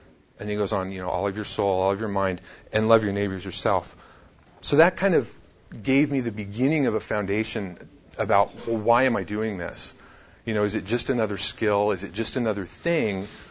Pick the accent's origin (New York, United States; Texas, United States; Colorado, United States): Colorado, United States; Denver; now in Nebraska, United States; I am blessed to live in rural Nebraska. I grew up in Denver. I came from the city to now where I have a lot of farmers around me.